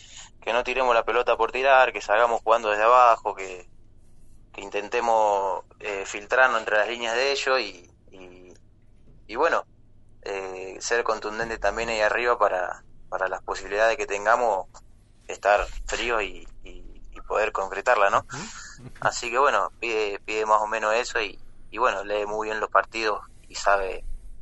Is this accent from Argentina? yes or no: yes; Pergamino, Buenos Aires Province, Argentina; now in Cipolletti, Argentina; cuando me mudé a Cipolletti estuve más cómodo y muy lindo, la verdad que me hace acordar mucho a donde soy yo de Pergamino